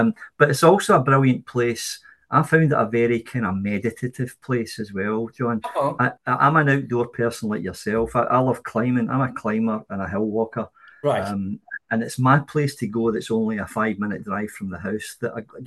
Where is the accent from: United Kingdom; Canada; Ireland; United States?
United Kingdom; Glasgow, Scotland; now in Howwood, United Kingdom; I'm from Glasgow originally, and I moved to Howwood because I like the countryside, the outdoors, and it seemed like the right place to move.